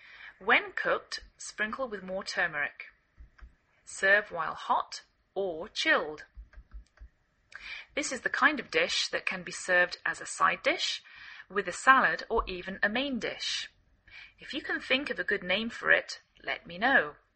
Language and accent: English; England, United Kingdom; now in United States